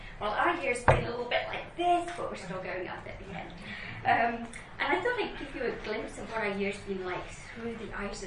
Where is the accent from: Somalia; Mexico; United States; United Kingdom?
United Kingdom; England; as you can tell from my accent comes from England, so I had a little problem with the American vowels